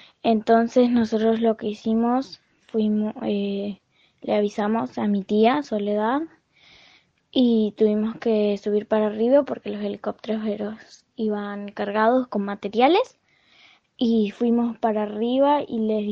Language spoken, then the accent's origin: Spanish; Alto Río Chubut, Chubut, Argentina; soy de Alto Río Chubut. Estoy en un territorio mapuche